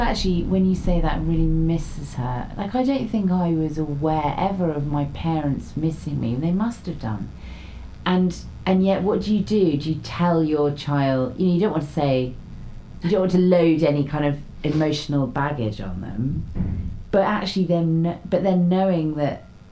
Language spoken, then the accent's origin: English; Raynes Park, London, United Kingdom; I grew up in Raines Park, which is, you know, for those people who don't know, sort of zone 4 London